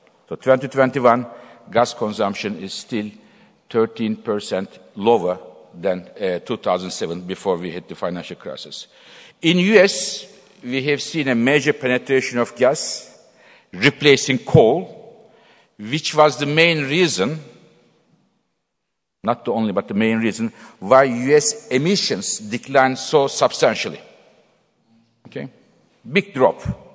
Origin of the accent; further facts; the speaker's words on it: Ankara, Turkey; English is a second language; I can tell you, I was raised in Ankara, and I was till a certain age, I was playing football in the street.